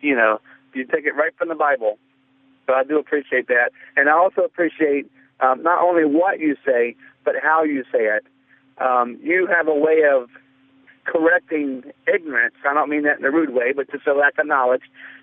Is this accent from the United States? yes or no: yes; Rock Hill, South Carolina, United States; moved away; I'm originally from Rock Hill. That might sound really familiar.